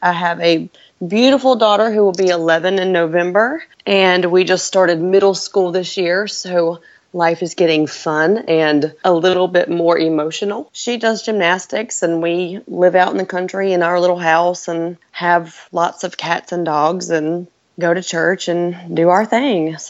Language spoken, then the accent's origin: English; Kansas, United States; now in South Carolina, United States; very conservative area, which is a little different where I grew up in Kansas. It was not as conservative.